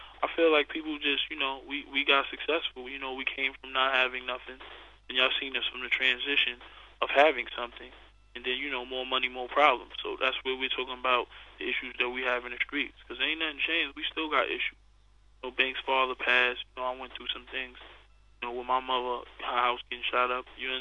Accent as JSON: {"language": "English", "town": "Queens", "region": "New York", "country": "United States", "said": "We're the guys from the bottom. That's the main thing. We're from Southside Jamaica, Queens."}